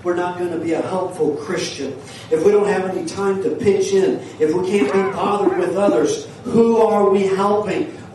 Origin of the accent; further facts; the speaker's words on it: New York City, New York, United States; When I grew up in New York City